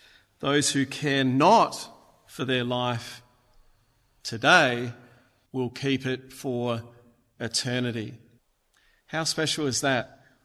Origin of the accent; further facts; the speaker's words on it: Aberfoyle Park, South Australia, Australia; growing up in Aberfoyle Park, we had these T-shirts that had on the back, "Choose Life,"